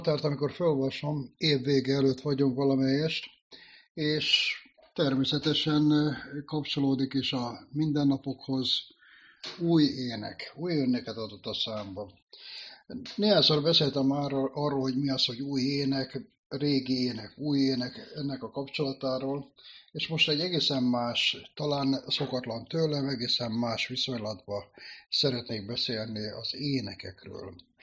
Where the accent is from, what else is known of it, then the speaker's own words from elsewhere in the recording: Hungary; körülmények között éltem, mint mindenki Magyarországon, de különösen azért volt nagyon nehéz, hiszen apa nélkül nőttem föl